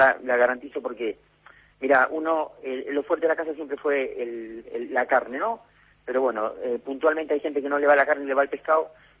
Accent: Argentina; No, soy descendiente, soy argentino, ¿no?

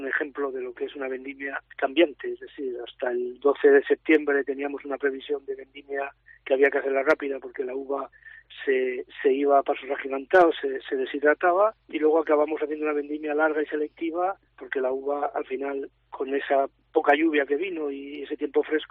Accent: Autol, La Rioja, Spain; Aquí seguimos en mi pueblo, en Autol, estamos en el tempranillo blanco.

